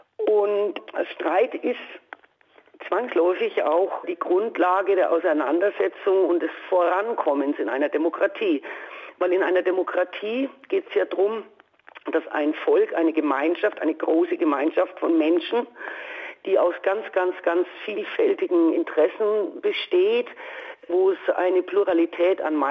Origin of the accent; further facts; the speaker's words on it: Bavaria, Germany; wie man in Bayern so schön sagt, ich bin ja aus Bayern